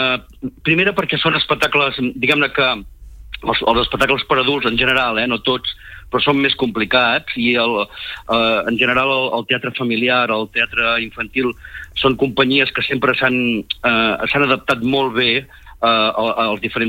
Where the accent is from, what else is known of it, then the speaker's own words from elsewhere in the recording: Tor, Catalonia, Spain; jo sóc de Tor